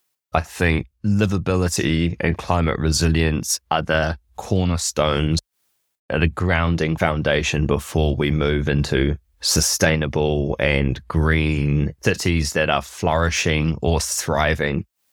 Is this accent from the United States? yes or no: no; Auckland, New Zealand; I grew up in Auckland, and it is a very hard place to live in regards to how sparse it is, transport, the congestion problems that we have.